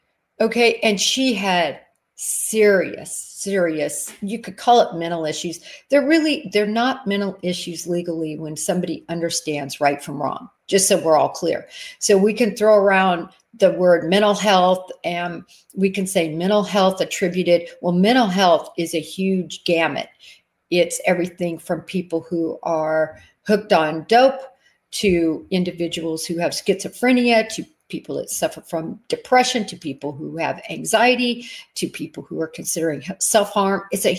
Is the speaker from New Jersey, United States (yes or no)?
no; Nebraska, United States; also born or lived in Kansas; Again, I'm from Nebraska and from Kansas, spent the majority of my life in those states.